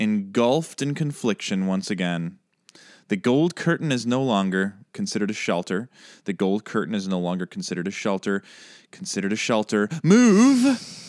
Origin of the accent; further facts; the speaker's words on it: Chicago, Illinois, United States; It's just because I'm from Chicago.